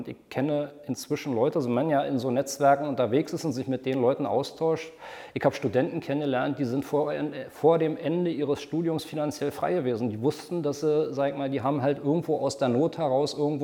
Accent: East Germany, Germany; Also ich bin aus dem Osten, alleinerziehend mit meiner Mutter, keinen Bezug zu irgendwelchen Selbstständigen.

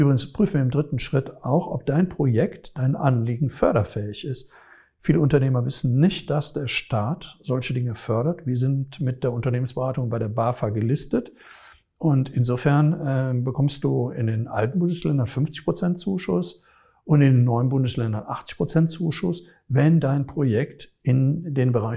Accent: Rhineland, Germany; ich sage es immer so, als Rheinländer, du musst das Herz am rechten Flecken haben

